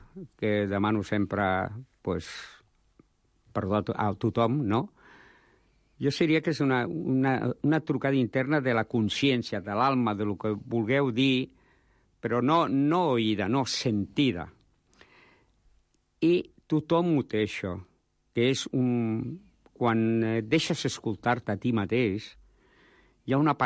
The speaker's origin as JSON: {"language": "Catalan", "town": "Barcelona", "region": "Catalonia", "country": "Spain", "tie": "born there", "said": "Jo vaig néixer a la barriada de Sants, al carrer Badal. Està aquí mateix."}